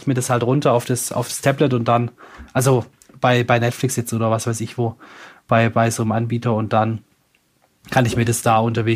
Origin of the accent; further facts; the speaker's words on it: Swabia, Germany; aber ich bin halt Schwabe, ja, gebürtiger Schwabe